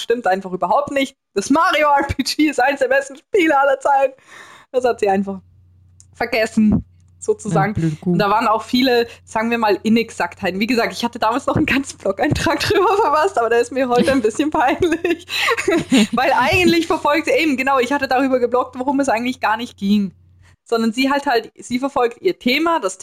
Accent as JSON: {"language": "German", "country": "Switzerland", "tie": "born or raised there", "said": "ich bin Schweizerin, ne? Ich bin keine Deutsche. Also wir haben ein anderes Medienumfeld, in dem wir groß geworden sind, mit auf Schweizerdeutsch synchronisierten Sachen"}